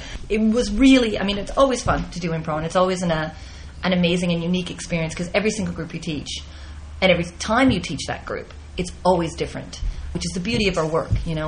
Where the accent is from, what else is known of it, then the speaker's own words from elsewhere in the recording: Canada; being a Canadian, the northern climes, very temperate, minus 30 degrees in the winter and, you know, 20 to 25 in the summer.